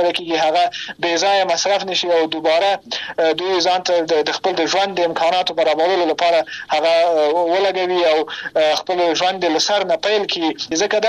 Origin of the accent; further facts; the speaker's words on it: Afghanistan; چې په ټوله کې مونږ د افغانستان یو ملت ویل کېږو